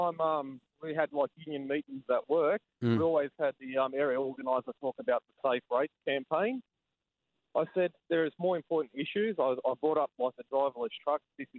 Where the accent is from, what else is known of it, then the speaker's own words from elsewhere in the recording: Sydney, New South Wales, Australia; I'm from Sydney.